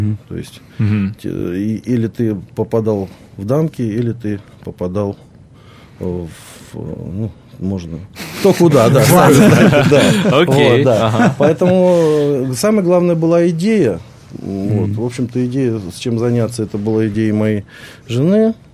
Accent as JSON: {"language": "Russian", "region": "Moscow", "country": "Russia", "moved": "as an adult", "said": "кому в Москве, я москвич, mm-hmm. кому в Москве нужен штурман дальнего плавания."}